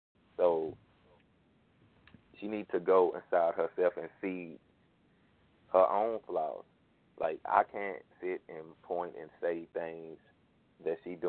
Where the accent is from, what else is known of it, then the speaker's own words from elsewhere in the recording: Dallas, Texas, United States; from Dallas, Texas. Musician, entrepreneur.